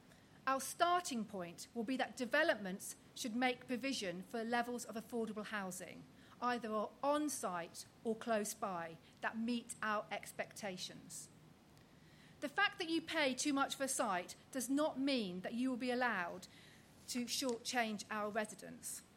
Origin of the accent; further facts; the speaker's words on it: Wales, United Kingdom; now in London, United Kingdom; I am from Wales, but I'm proud to call Westminster my home. My children were born here, as were generations of my husband's family.